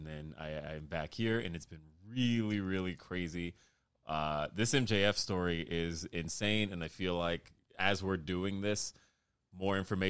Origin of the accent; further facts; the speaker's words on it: Denver, Colorado, United States; You know, I'm from Denver, and Philip Lindsay is from Chicago.